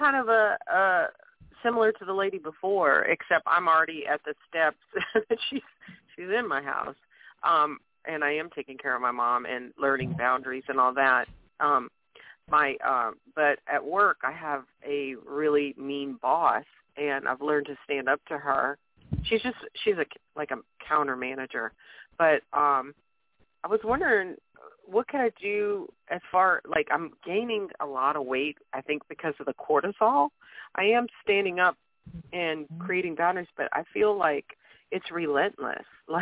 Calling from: Louisiana, United States; I'm from Louisiana.

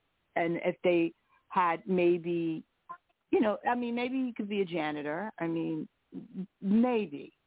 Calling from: Philadelphia, Pennsylvania, United States; I'm from Philadelphia

